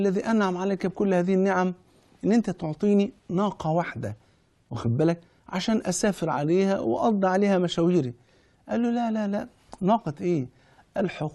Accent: Egypt; زي قروش عندنا في مصر مثلا

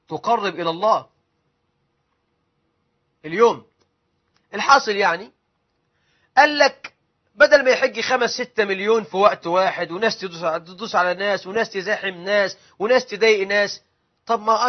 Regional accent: Egypt; أنا مصري أهو رايح أحج

